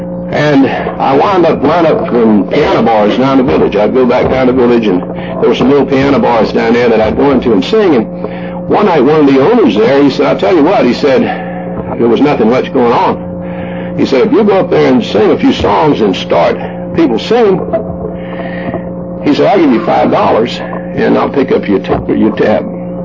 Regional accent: Savannah, Georgia, United States; told him I was … from Savannah, Georgia, and I just moved in the neighborhood.

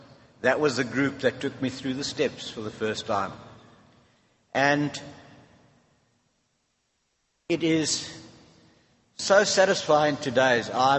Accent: Cape Town, Western Cape, South Africa; I come from Cape Town. We have 70 meetings a week in Cape Town.

